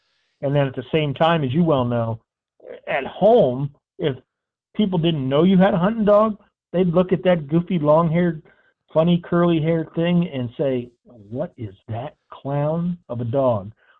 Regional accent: Pennsylvania, United States; I've been a bird hunter ever since I was a kid growing up in Pennsylvania.

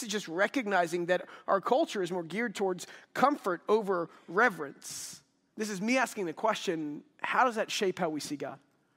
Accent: Texas, United States; So my parents are from the Midwest, Iowa and South Dakota, but I grew up in the South, in Texas.

